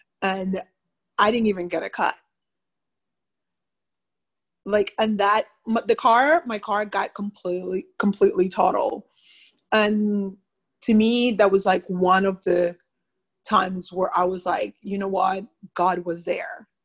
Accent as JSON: {"language": "English", "country": "Cayman Islands", "moved": "yes", "lives_now": "Texas, United States", "said": "So quick background story. I'm actually from the Cayman Islands. I moved to Texas about 4 years ago."}